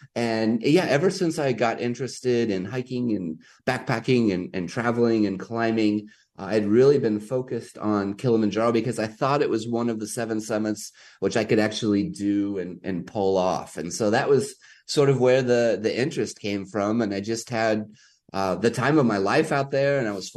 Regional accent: Kansas City, Missouri, United States; A friend of mine, I grew up in Kansas City, and a friend of mine has a small adventure travel company

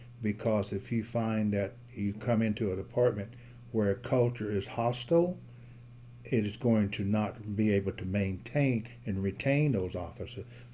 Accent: the South, United States; Well, I grew up in the South

